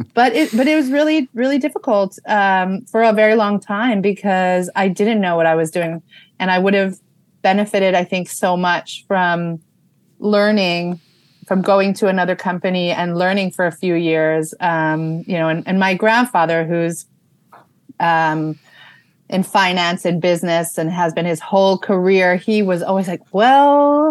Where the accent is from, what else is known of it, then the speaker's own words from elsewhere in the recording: Israel; English is a second language; I grew up in Israel, so that channel really wasn't available to me.